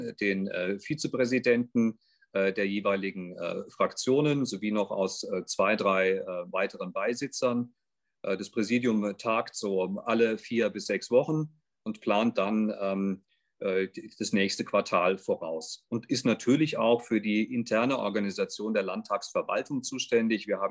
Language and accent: German; Rhineland-Palatinate, Germany; born there; 51 Jahre alt, gebürtiger Pfälzer. Ich habe einen 17-jährigen Sohn, bin evangelisch